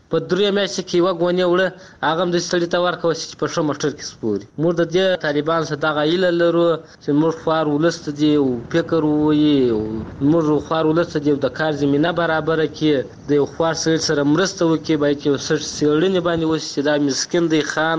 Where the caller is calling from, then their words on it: Helmand, Afghanistan; موږ د هلمند یو